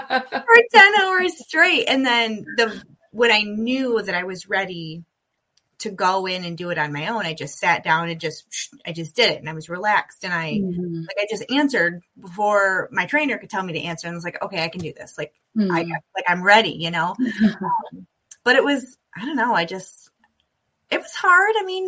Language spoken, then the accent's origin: English; Michigan, United States; now in Colorado, United States; I'm from West Michigan and I moved to Western Colorado, and my very first day as an employee was my very first day living in that county.